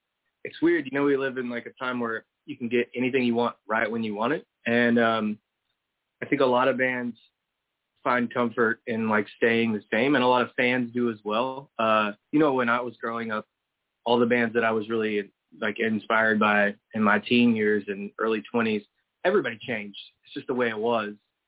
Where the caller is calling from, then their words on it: Longview, Texas, United States; I'm home in Longview, Texas.